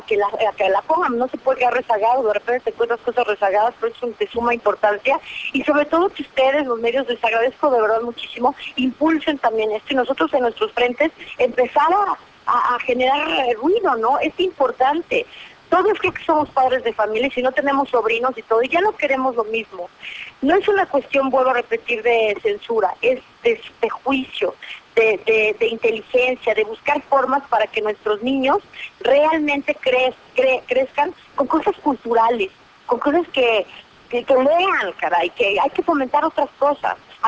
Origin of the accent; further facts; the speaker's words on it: Mexico; nosotros como mexicanos merecemos cosas de intelecto, merecemos cosas inteligentes.